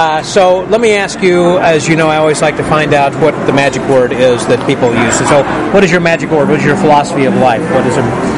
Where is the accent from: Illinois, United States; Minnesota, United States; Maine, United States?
Illinois, United States; I mean, I'm from Illinois myself.